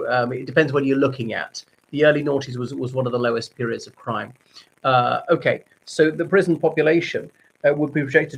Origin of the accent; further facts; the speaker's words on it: Ireland; everybody … from Ireland.